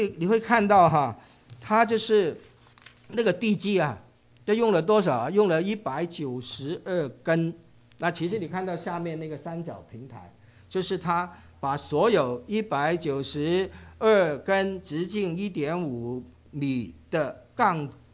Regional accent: Hong Kong; 因为我从香港来，我就知道以前哇

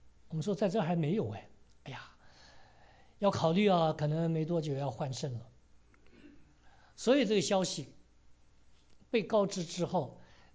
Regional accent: China; 因为我们中国人有句话说，江山易改，本性难移

